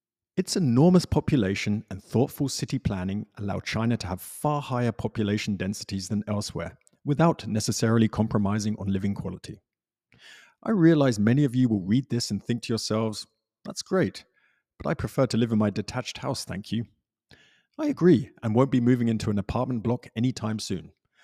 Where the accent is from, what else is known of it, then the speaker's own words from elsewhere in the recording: Zurich, Switzerland; half the population of my hometown Zurich.